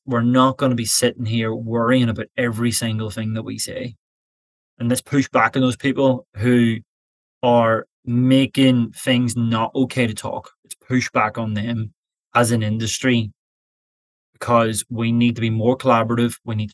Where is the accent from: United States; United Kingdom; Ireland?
Ireland; I'm an Irishman who likes to have a bit of crack.